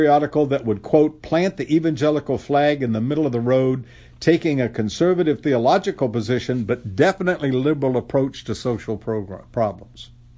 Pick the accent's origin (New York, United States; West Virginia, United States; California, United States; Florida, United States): Florida, United States; By the way, I grew up in Florida, the Panhandle, which is South Alabama.